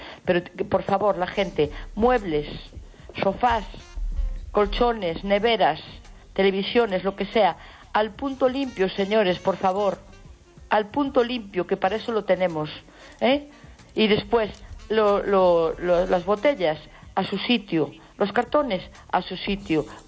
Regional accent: A Coruña, Galicia, Spain; Me da vergüenza decir que soy de La Coruña, porque viajé toda España y ciudad más sucia que esta no la vi.

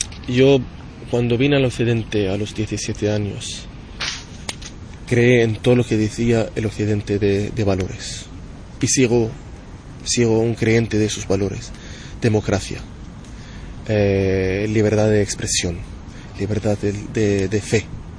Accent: West Bank, Palestine; yo soy de Cisjordania, no puedo ir a Gaza, nunca me dejaron ir.

